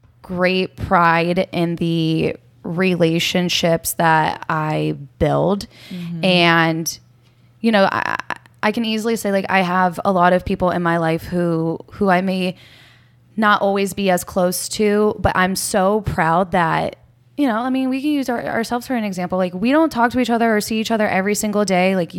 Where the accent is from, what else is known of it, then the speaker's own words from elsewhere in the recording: Youngstown, Ohio, United States; now in Lakewood, United States; The Youngstown area.